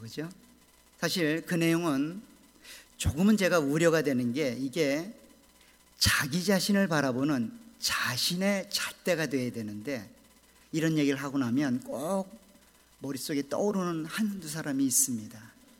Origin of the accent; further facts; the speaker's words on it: North Chungcheong, South Korea; born there; 저는 충북이라는 아주 산골에 태어났기 때문에 아직까지 기억이 되고 있는 걸 보면 촌놈인 건 확실합니다.